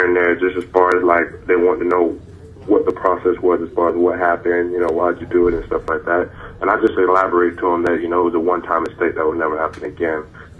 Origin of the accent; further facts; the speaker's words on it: Tampa, Florida, United States; I'm from Tampa, Florida.